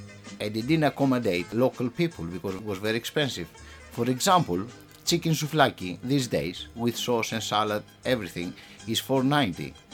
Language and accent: English; Greece; I come from Greece. I came in Gardenia roughly 30 years ago.